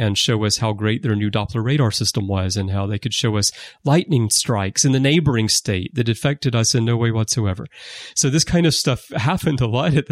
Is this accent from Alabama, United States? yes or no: yes; Alabama, United States; You know, I'm from Alabama, and we had a real problem in the 90s trying to watch Star Trek, where Atlanta Braves baseball games would preempt episodes.